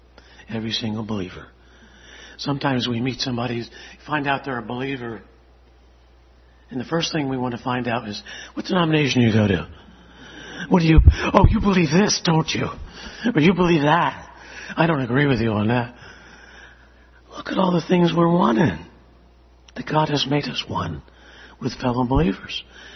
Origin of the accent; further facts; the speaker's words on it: Baden-Württemberg, Germany; And growing up in Swabia, I told my wife one time